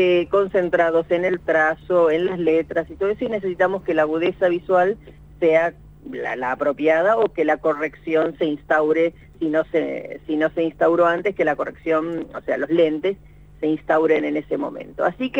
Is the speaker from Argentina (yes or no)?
yes; Olavarría, Buenos Aires Province, Argentina; cada vez que iba al banco de leche de Olavarría, que es donde mi pueblo natal